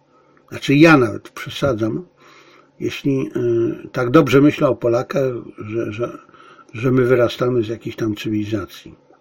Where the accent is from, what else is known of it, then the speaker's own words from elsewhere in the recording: Bielcza, Lesser Poland, Poland; ja wyrosłem w tym niby można powiedzieć, że tylko na wsi, tylko u dziadzia w Bielczy pozdrawialiśmy się takim pozdrowieniem